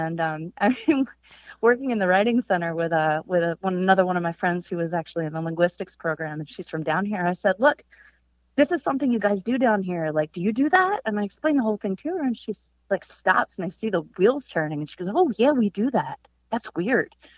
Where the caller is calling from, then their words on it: Norfolk, Virginia, United States; I'm calling from Norfolk, Virginia Beach.